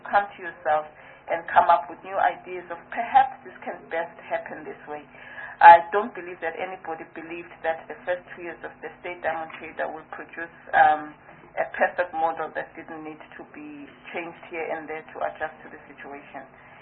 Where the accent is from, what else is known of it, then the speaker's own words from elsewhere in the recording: South Africa; as a South African